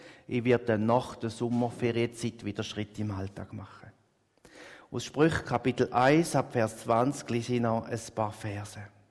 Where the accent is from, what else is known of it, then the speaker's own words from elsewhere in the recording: Switzerland; Wir als Schweizer sind uns so gewöhnt, dass wir immer drei Fältchen ankreuzeln